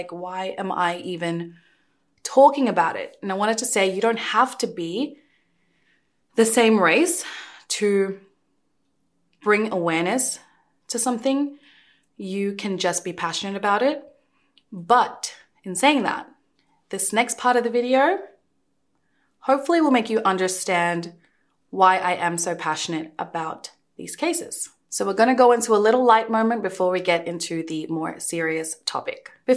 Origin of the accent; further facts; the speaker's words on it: Goa, India; Well, guys, I'm from Goa.